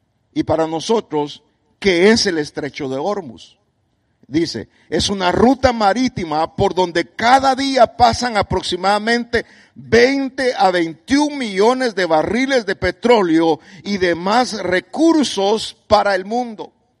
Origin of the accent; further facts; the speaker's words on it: Guatemala; Mire cómo somos los chapines de chispudos, hermano.